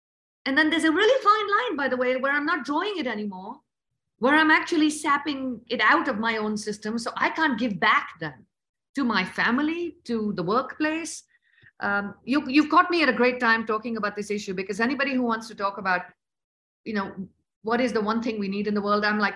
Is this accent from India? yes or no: yes; India; I didn't grow up in the US. I grew up in India in a very conservative family where girls just got married and boys went into the family business.